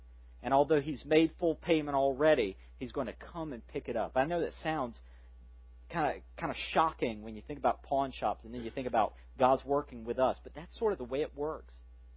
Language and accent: English; Fayetteville, North Carolina, United States; In fact, where I grew up in Fayetteville, pawn shop owners are considered crooks.